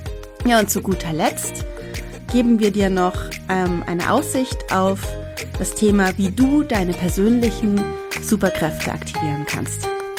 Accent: West Germany, Germany; ich bin in Westdeutschland groß geworden

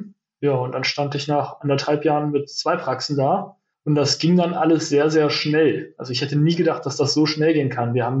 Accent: Kassel, Hesse, Germany; Das ist auch mein erster Podcast. Ich komme aus Kassel, beziehungsweise vom Vorort von Kassel.

